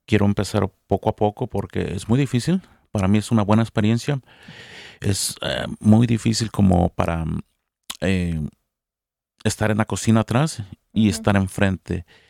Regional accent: Mexico; moved away; yo vine solo de México y me puse a trabajar siempre.

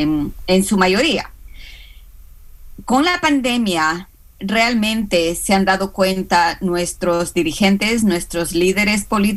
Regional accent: Ecuador; yo soy de Ecuador

